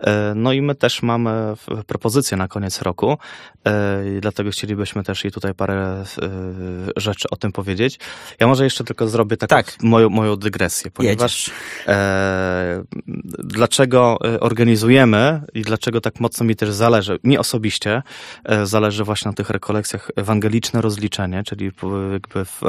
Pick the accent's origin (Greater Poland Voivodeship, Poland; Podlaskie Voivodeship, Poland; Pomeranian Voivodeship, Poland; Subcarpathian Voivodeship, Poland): Podlaskie Voivodeship, Poland; Jestem z Zagłębia Disco Polo